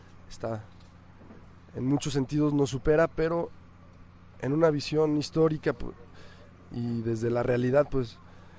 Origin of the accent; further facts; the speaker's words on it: Irapuato, Guanajuato, Mexico; vengo de Irapuato.